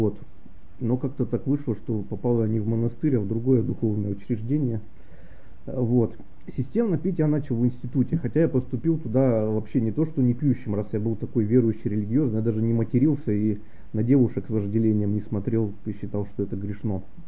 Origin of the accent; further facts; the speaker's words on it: Tobolsk, Tyumen Oblast, Russia; Детство прошло в Тобольске. Это город с такими еще со времен Российской империи тюремно-каторжанскими традициями.